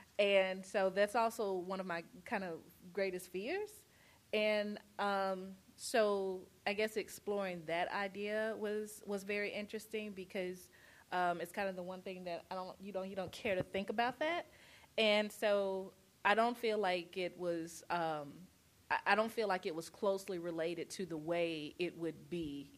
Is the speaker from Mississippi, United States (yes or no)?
yes; Mississippi, United States; Their home is Mississippi, and they're returning to Mississippi for the funeral, and I am from Mississippi, so that's something that I know very well, and I love to write about Mississippi.